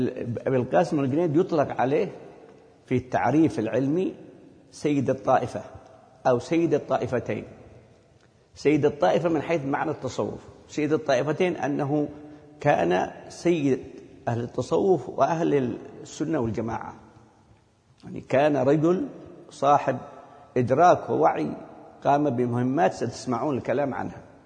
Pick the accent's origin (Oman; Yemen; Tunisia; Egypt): Yemen; في بلدنا اليمن مثلا في عندنا عيد يسموه عيد سبتمبر